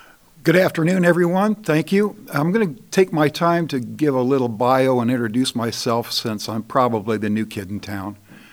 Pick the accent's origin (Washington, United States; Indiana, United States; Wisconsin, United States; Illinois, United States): Indiana, United States; Waterloo; now in Concrete, United States; I was born and raised in Northeast Indiana in a small town, not unlike Concrete.